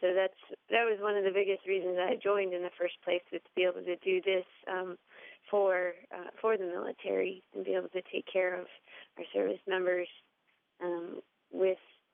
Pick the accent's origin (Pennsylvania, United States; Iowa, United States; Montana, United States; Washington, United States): Iowa, United States; Orange City; Home, originally I grew up in Orange City, Iowa.